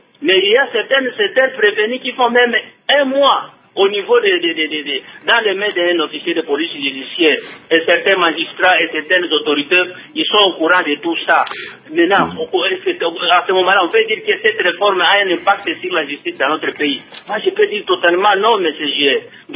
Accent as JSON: {"language": "French", "town": "Lubumbashi", "region": "Haut-Katanga", "country": "DR Congo", "said": "Je vais vous donner l'exemple d'ici chez nous à Lubumbashi"}